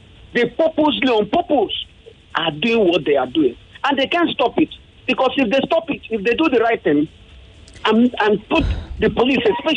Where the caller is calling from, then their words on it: Brooklyn, New York, United States; I'm calling you from Brooklyn.